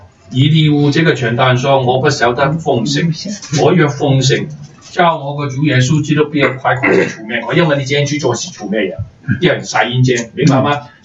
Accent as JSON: {"language": "Chinese", "country": "China", "said": "我们是中国人，有这个福气"}